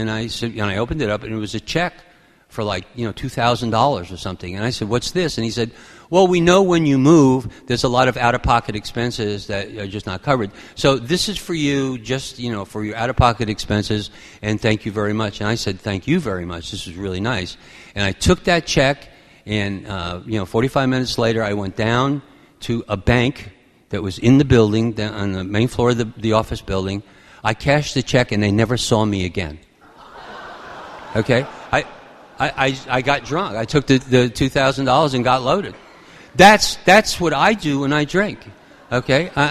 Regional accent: Flushing, New York, United States; I grew up here in New York. I grew up in Flushing. That's where I was bred and buttered, as they say.

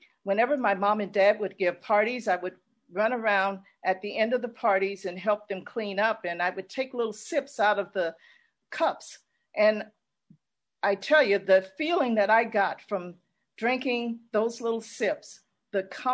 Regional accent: Chicago, Illinois, United States; born there; I'm an only child. I was born in Chicago to two people who, it was a very, very confusing household.

